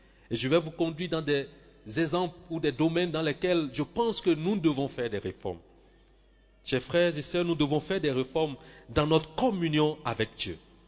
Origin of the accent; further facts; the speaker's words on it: Benin; Et je viens du Bénin. Et ce pays qui est connu comme le pays du vaudou, des idoles.